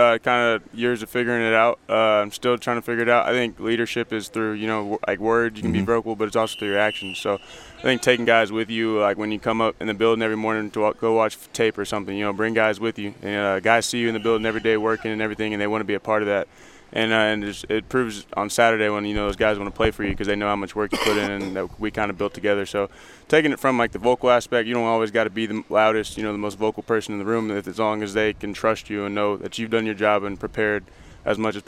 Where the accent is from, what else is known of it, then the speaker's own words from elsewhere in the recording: Conway, Arkansas, United States; Growing up in Conway, always keeping up with the Bears and seeing all the greats that came before us and everything